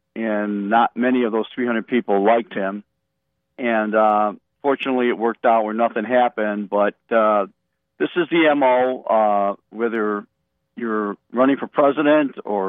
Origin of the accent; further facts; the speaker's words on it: Chicago, Illinois, United States; Well, I just want to tell you that I'm from Chicago